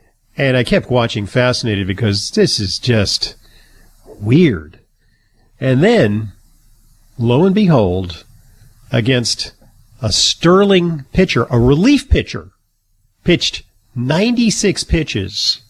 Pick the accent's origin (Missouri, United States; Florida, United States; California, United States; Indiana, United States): California, United States; Los Angeles; I grew up in Los Angeles with the newly relocated Brooklyn Dodgers at Chavez Ravine, reincarnated as the LA Dodgers